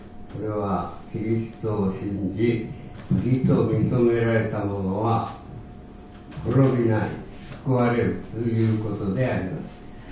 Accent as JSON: {"language": "Japanese", "town": "Maizuru", "region": "Kyoto", "country": "Japan", "tie": "born or raised there", "said": "平成7年に、東芝を定年退職して、ふるさとの舞鶴に帰郷しました。"}